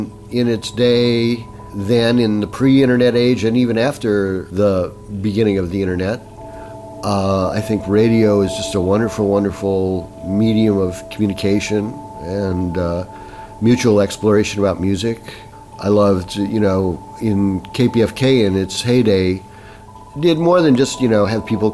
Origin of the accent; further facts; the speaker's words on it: United States; now in Japan; As an American, a non-Japanese, one will always be an outsider in Japan in any endeavor.